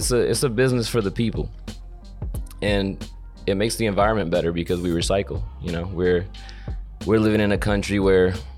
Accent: the South, United States; especially where I'm from. I'm from the South of America, of the US.

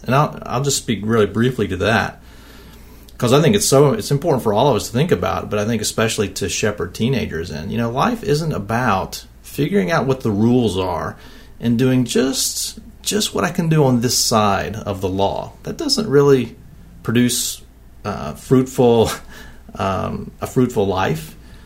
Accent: the South, United States; Now, I grew up in the South, as David likes to remind everybody. So I did plenty of gardening when I was a kid

